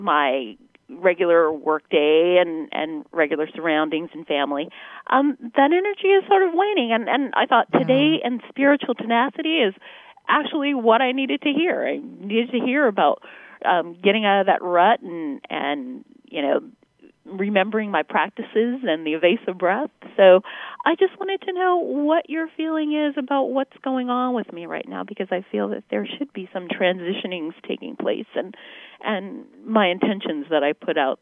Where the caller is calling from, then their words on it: Washington, District of Columbia, United States; Actually, I'm calling from Washington, D.C. and not Washington State